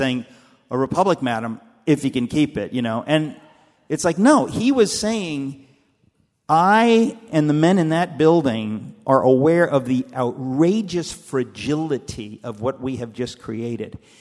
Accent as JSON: {"language": "English", "country": "United States", "tie": "born or raised there", "said": "I grew up in America. I went to decent public schools."}